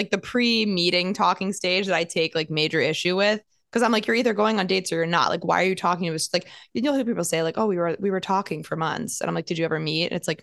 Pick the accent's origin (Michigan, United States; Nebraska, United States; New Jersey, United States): New Jersey, United States; also born or lived in Boston; So like I'm from Jersey. I grew up like 20 minutes outside the city, and then I was living in Boston